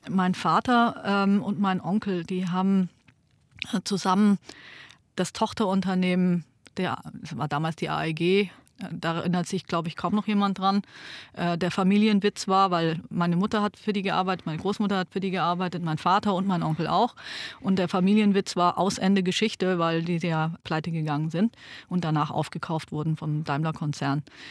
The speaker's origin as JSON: {"language": "German", "country": "Germany", "said": "weil ich war ja Deutsche, aber trotzdem habe ich mich ganz oft irgendwie so als Außenseiterin auch gefühlt."}